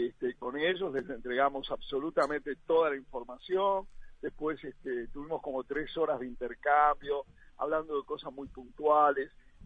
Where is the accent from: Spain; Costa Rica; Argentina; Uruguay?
Uruguay; como uruguayos bien nacidos no podría ser de otra manera